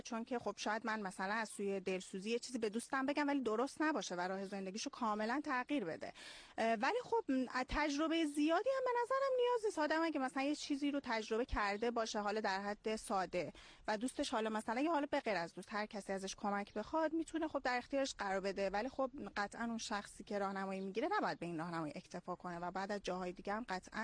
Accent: Isfahan, Iran; خیر، من اهل اصفهان هستم.

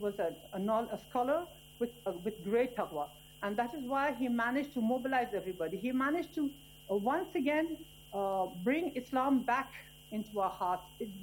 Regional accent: India; English is a second language; moved away as an adult; now in Iran; I was born and brought up in India, and I was about 22 years old or 21 years old when I came to Iran.

